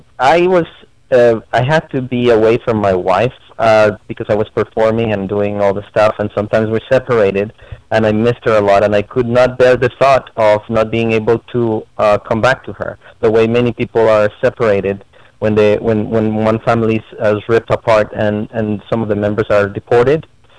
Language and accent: English; Colombia; now in United States; I am an immigrant from Colombia, very proud immigrant. I'm an American citizen as well